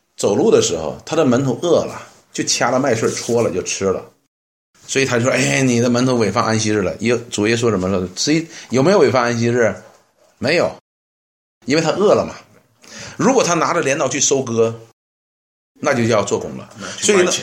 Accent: China; 我们到什么时候才想起来我们是中国人？过春节的时候

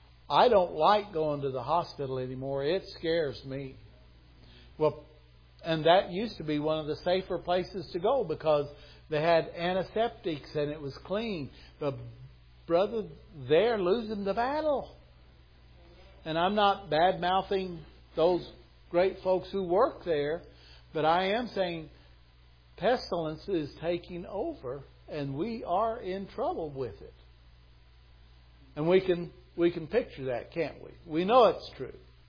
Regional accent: California, United States; Now, I grew up in California, and we knew about earthquakes.

